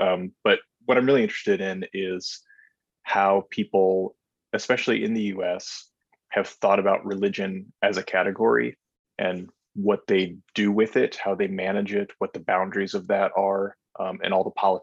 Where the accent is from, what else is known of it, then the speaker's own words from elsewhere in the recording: North Dakota, United States; Yeah, I am from North Dakota, or I went to high school there at least. And so I also went to college there at the University of North Dakota.